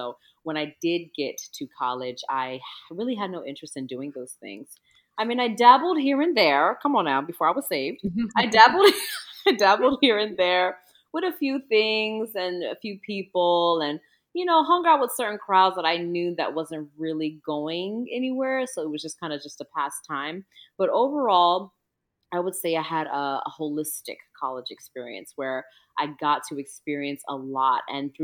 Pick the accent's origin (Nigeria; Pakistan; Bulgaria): Nigeria; now in Baltimore, United States; as Ms. Shade mentioned before. I am West African, so specifically, I'm from Nigeria. Igbo, stand up. Woo-hoo. But I live in Maryland, Baltimore, Maryland, to be exact.